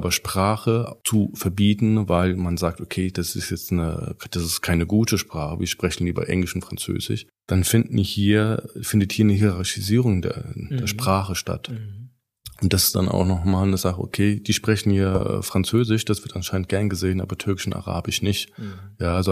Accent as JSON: {"language": "German", "country": "Germany", "tie": "born there", "said": "Also ich bin ja auch in Deutschland geboren. Ja, und ich gehöre zur dritten Generation"}